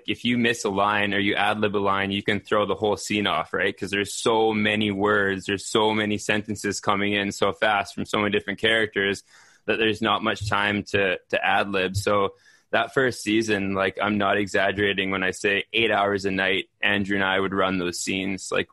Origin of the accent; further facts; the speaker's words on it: Fort St. James, British Columbia, Canada; Like I'm from Fort St. James, BC, bumfuck nowhere, north of Prince George.